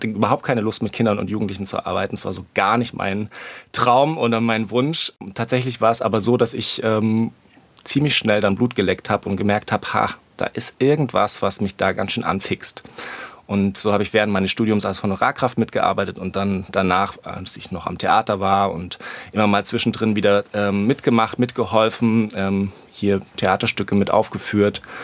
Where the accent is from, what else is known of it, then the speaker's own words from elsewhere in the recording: Leipzig, Saxony, Germany; Also ich bin geboren in Leipzig, damals war das noch die ehemalige DDR und 1982 bin ich da geboren und bin noch auch zur Schule gegangen.